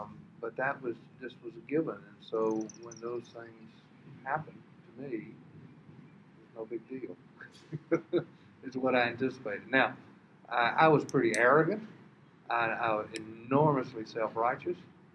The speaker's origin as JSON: {"language": "English", "region": "Deep South", "country": "United States", "tie": "born or raised there", "said": "Part of growing up in the Deep South was to see both functions of the church."}